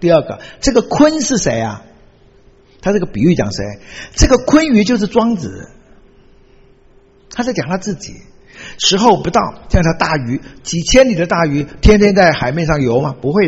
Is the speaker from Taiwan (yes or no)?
yes; Taiwan; born there; 所以呢，台湾绰号叫鲲岛，我出生于台湾